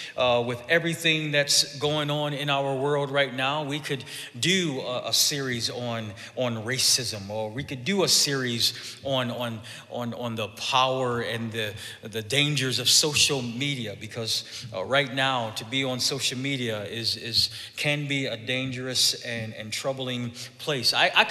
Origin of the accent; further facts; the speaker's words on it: Buffalo, New York, United States; I'm from Buffalo, New York. I grew up, born and raised in Buffalo, New York.